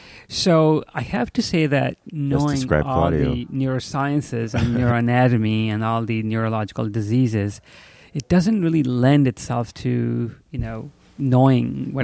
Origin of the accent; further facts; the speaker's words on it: Chicago, Illinois, United States; I grew up in Chicago, North Side. Went to schools in Chicago.